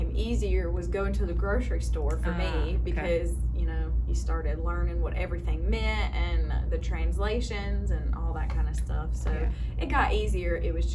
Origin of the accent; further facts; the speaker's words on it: North Carolina, United States; also born or lived in Germany; I'm from Surry County, North Carolina. So if you've ever heard of Mayberry, that's sort of the area that I'm from, right outside of that area, kind of close to the Virginia line. I just moved back from Germany about a year ago